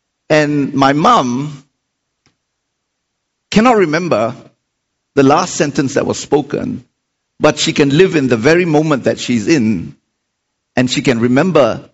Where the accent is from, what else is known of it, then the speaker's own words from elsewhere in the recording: Singapore; I'm from Singapore. I was born in Singapore